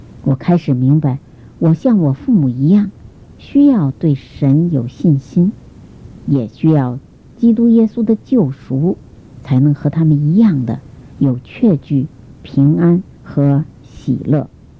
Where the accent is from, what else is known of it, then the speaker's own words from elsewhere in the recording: Philippines; moved away; also born or lived in Quanzhou, China; 我是在中国福建省的泉州出生的。我3岁左右，我们全家搬到菲律宾，我是在那边长大的。